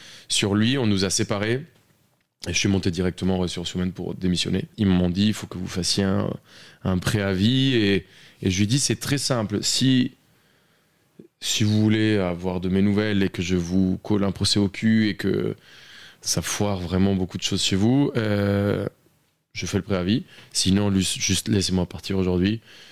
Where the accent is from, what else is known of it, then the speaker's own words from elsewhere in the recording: Colombia; accent: Colombian; French is a second language; je devrais retrouver mon petit accent des Colombiens comme ça.